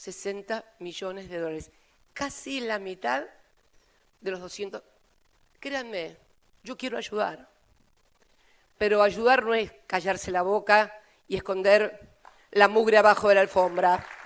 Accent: Argentina; Esta es la sensación que yo siento hoy como argentina con el mundo.

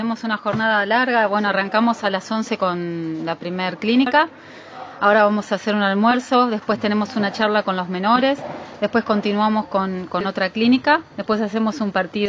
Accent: Quilmes, Buenos Aires Province, Argentina; soy de Quilmes

